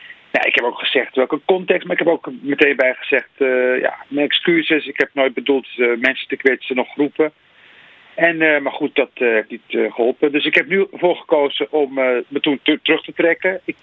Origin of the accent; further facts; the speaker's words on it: Rotterdam, South Holland, Netherlands; En ik herinner me als kind in Rotterdam dat op 4 mei heel erg stil werd. We woonden in Rotterdam-Noord en...